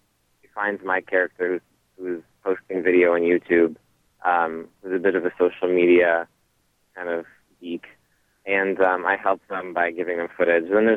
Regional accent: California, United States; I was born to two Egyptian immigrants. I'm a first generation Egyptian. I was born and raised in the Bay Area.

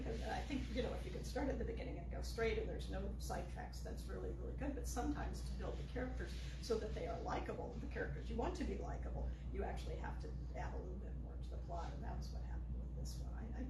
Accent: California, United States; I'm from the Bay Area in California, and so my family was all there when I was little

